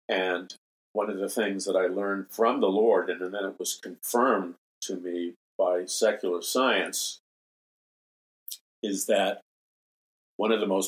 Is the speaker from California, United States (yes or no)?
no; Queens, New York, United States; But my best friend growing up in Jackson Heights, Queens, was a guy and his two brothers.